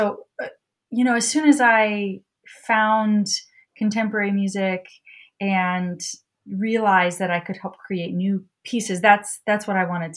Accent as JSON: {"language": "English", "town": "Omaha", "region": "Nebraska", "country": "United States", "tie": "born or raised there", "said": "Yeah, I grew up in Omaha, Nebraska, and as soon as I discovered theater, I think it must have been a junior high summer camp situation, I was all in as a theater kid."}